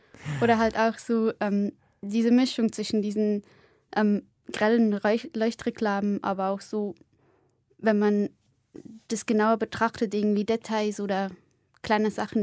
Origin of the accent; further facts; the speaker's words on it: Biel, Bern, Switzerland; in Biel in einem Döner-Imbiss recht viel Zeit verbracht, der halt auch, weil er halt auch in meiner Heimatstadt ist.